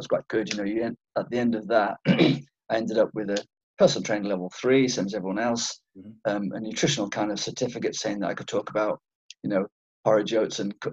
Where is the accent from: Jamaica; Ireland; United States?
Ireland; also born or lived in Penang, Malaysia; I was born in Malaya in Penang, and then, cut a long story short, ended up in Ireland. but we're farmers, my family in Ireland.